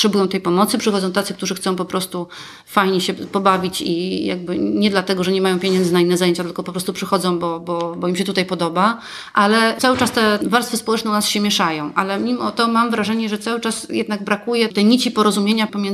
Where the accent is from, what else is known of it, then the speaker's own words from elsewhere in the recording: Gdańsk, Pomeranian Voivodeship, Poland; Ja się urodziłam we Wrzeszczu, mieszkałam we Wrzeszczu, ale potem się wyprowadziłam i my mieszkamy na Siódmym Dworze.